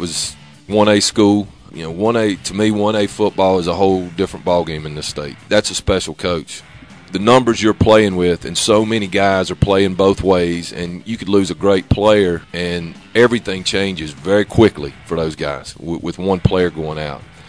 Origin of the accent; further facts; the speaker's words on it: North Carolina, United States; I'm from North Carolina. I'm I'm from Catawba County. Went to high school at Newton Conover High School.